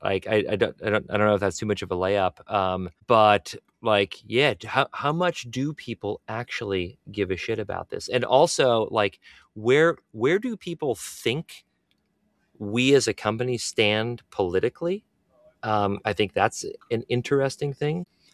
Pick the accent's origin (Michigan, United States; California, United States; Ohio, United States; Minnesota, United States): Minnesota, United States; I come from Minnesota, went to school in Madison, left of center guy my whole life, always will be.